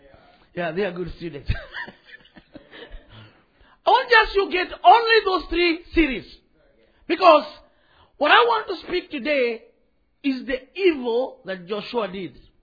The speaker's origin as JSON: {"language": "English", "country": "Kenya", "said": "I am a Kenyan, but I'm also, I'm not a citizen there."}